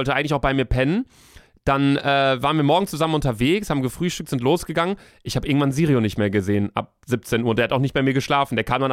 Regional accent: Germany; Also ich bin ja Deutscher.

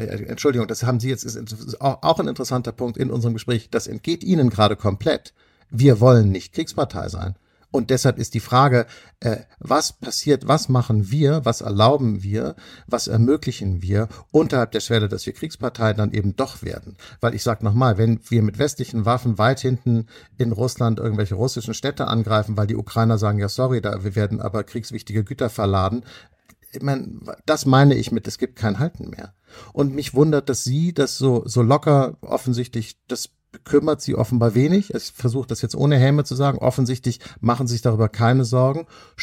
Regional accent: Hamburg, Germany; Ich komme ja aus Hamburg und da liegt das irgendwie auch nahe.

